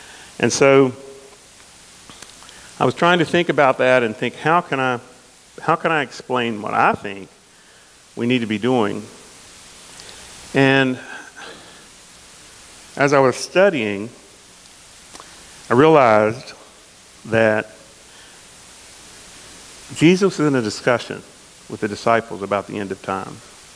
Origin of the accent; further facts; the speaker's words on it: Elkview, West Virginia, United States; I grew up in the Church of Christ at Elkview. My father was an elder there.